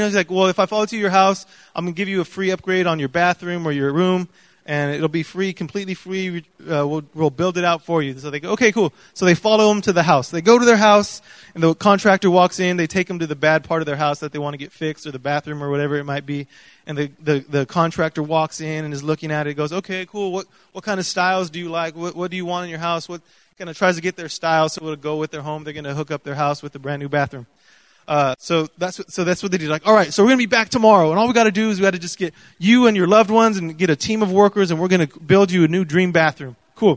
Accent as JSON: {"language": "English", "region": "Minnesota", "country": "United States", "tie": "born there", "said": "I was born in Minnesota, actually"}